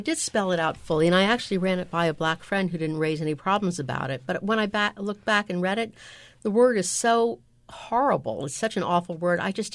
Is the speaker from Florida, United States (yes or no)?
yes; Miami, Florida, United States; some good memories of growing up in Miami.